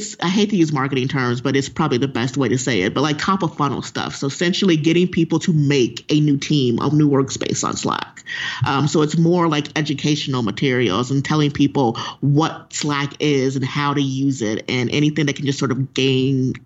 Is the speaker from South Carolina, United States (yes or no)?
no; Wichita, Kansas, United States; moved away as an adult; So I grew up in Kansas, Wichita, Kansas, to be exact. The first time I left there is when I went to school in Syracuse, New York, so in central New York.